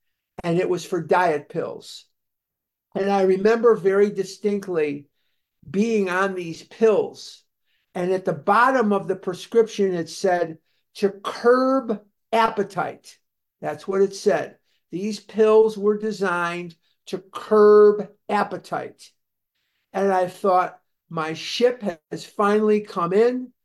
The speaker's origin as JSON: {"language": "English", "town": "Chicago", "region": "Illinois", "country": "United States", "tie": "born or raised there", "said": "I'm from born and raised in Chicago. And I'm a Devon Avenue boy. I'm from Devon Avenue. I went to Mather High School in Chicago."}